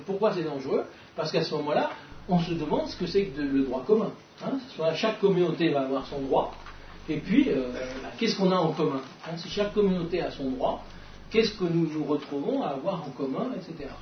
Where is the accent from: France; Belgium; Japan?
France; j'accepterai pas qu'on me demande depuis combien de générations je suis français.